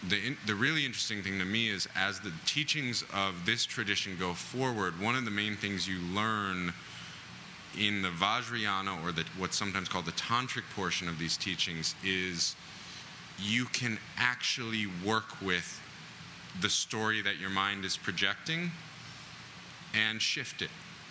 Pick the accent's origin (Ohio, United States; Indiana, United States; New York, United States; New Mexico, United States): New York, United States; It's like growing up in New York. There's certain things about growing up in New York in the 80s and 90s that are shared.